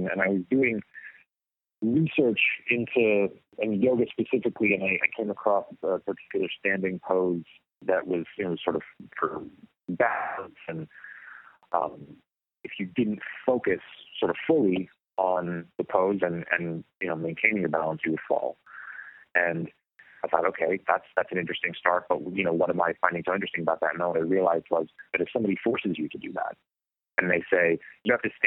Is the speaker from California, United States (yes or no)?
yes; Los Angeles, California, United States; I grew up here in Los Angeles